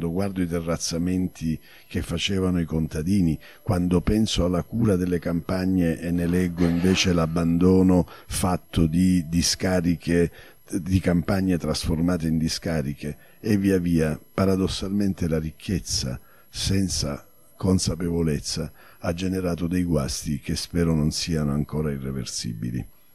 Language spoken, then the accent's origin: Italian; Apulia, Italy; fanno parte del mio vissuto interiore, da salentino